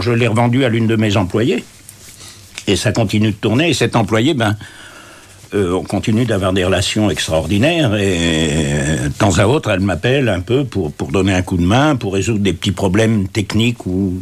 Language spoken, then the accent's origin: French; Longueuil-Annel, Hauts-de-France, France; also born or lived in Compiègne; Par le plus grand des hasards, je suis né à Compiègne. Et quand mes parents ont quitté le bateau, ils se sont installés juste à côté de Compiègne, un petit village qui s'appelle Longueuil-Anel